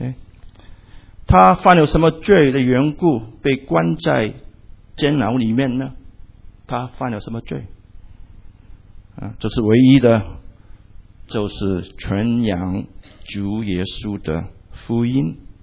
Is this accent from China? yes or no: yes; Guangdong, China; 那么我是广东人，所以有时候广东人就会说一句话，大吉利是